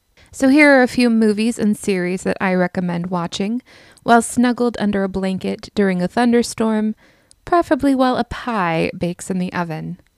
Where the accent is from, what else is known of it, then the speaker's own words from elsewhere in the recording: Washington, United States; a town in the San Juan Islands in my home state of Washington